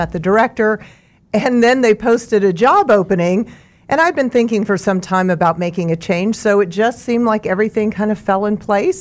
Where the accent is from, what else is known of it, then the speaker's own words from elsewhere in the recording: Mulvane, Kansas, United States; I grew up in Mulvane on a farm.